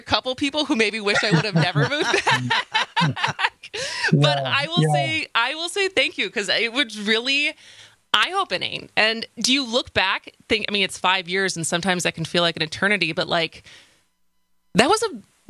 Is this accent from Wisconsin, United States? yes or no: yes; Wisconsin, United States; moved away; what had happened to my home state. Because at that point, I hadn't lived in Wisconsin since 2003